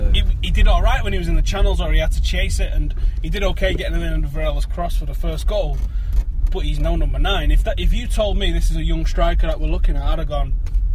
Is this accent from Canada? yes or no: no; England, United Kingdom; We are English. Oh, yes, this is what we were talking about, wasn't it? So, growing up, it was 4-4-2.